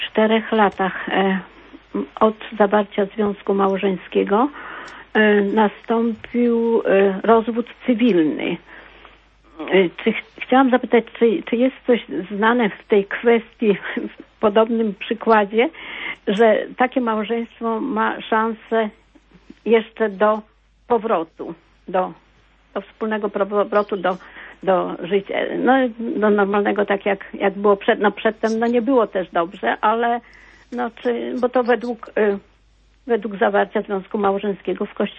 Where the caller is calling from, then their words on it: Germany; Ja może tak przedstawię się jako słuchaczka z Niemiec tylko.